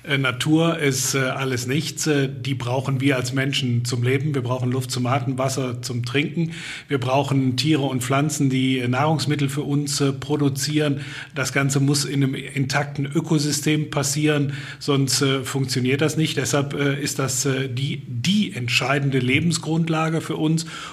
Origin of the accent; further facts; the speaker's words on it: Eifel, Germany; Ich bin am Rand der Eifel aufgewachsen